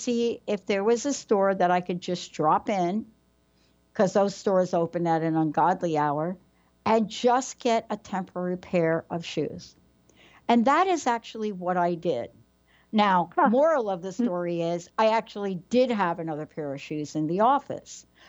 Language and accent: English; New York, United States; I'm from New York. So, you know, I've stepped in a few potholes, you know, actually I almost drowned stepping in one of them New York potholes.